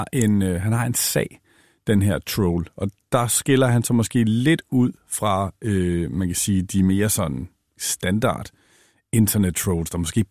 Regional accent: Blovstrød, Capital Region of Denmark, Denmark; Jeg kommer selv fra Nordsjælland i en helt lille, bitte, stille, rolig middelklasseby, der hedder Blåstrød.

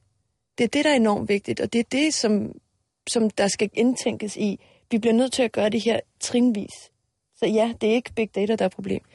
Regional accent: Iceland; Danish is a second language; fordi jeg er islænding også og fuldt det meget

